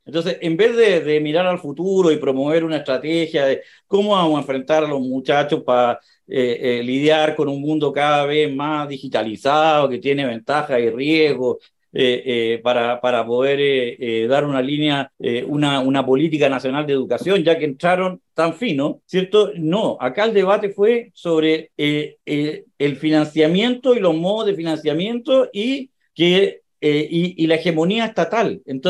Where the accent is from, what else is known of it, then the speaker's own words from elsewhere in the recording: Chile; nosotros éramos jóvenes cuando todas estas cosas nos dividían como chilenos